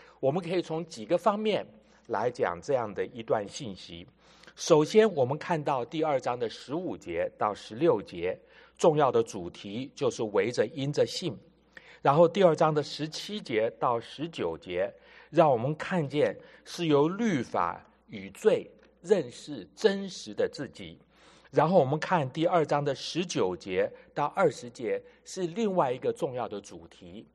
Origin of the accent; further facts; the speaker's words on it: China; 那我用一个我们中国人比较熟悉的讲法